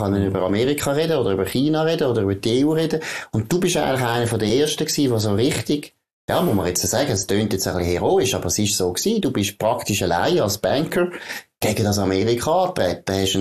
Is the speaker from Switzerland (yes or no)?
yes; Baden, Aargau, Switzerland; ich bin in Baden aufgewachsen